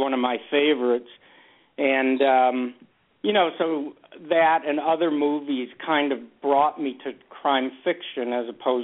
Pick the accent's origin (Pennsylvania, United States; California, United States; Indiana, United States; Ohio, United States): California, United States; Los Angeles; Well, I grew up in Los Angeles, and I like to say, although I'm getting less and less liking to say it, that I'm old enough to remember Los Angeles as it was when Raymond Chandler was writing about it.